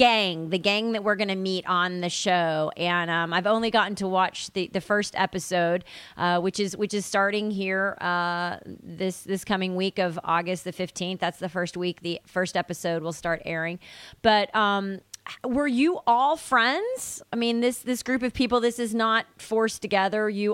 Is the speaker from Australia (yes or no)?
no; Chicago, Illinois, United States; I don't want to go all Oprah on you, but I am from Chicago.